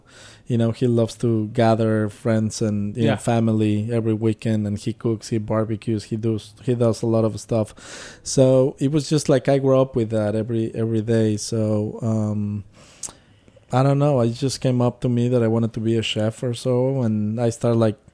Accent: Mexico City, Mexico; I grew up in Mexico City.

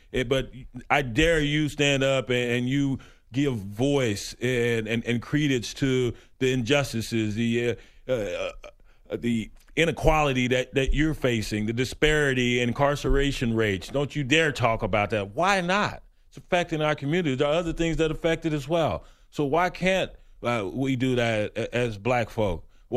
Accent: Lubbock, Texas, United States; Knucklehead, I've never been to Africa. I'm from here. I'm from Lubbock, Texas.

